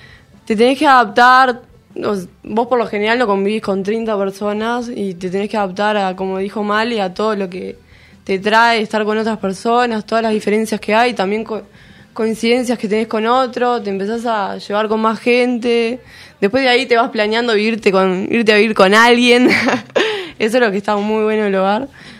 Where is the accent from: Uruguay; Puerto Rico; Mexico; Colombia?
Uruguay; Piriápolis, Maldonado; also born or lived in Montevideo; Yo estuve viviendo un tiempo en Montevideo, fue como medio turnado, pero tal, soy de Piriápolis.